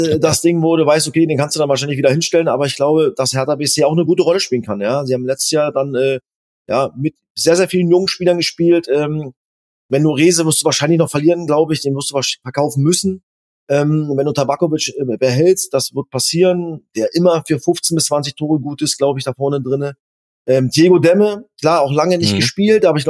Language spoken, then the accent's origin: German; Cottbus, Brandenburg, Germany; born there; Klar, ich bin in Cottbus geboren, bei Energie Cottbus dann auch ausgebildet worden.